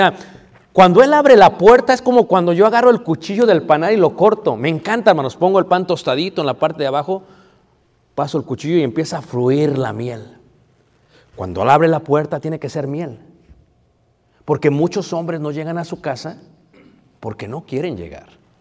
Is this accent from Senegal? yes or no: no; Durango, Mexico; Es que yo soy de Durango. Y allá no hacemos eso.